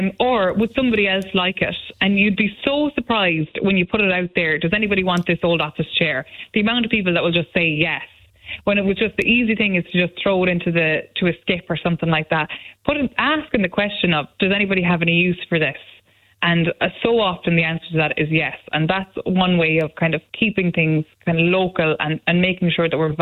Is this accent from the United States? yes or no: no; Mullingar, Leinster, Ireland; I'm from Mullingar.